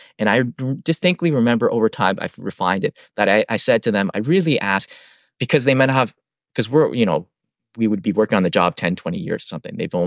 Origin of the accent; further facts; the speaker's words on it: Canada; born there; I'm a Canadian born Chinese person, right?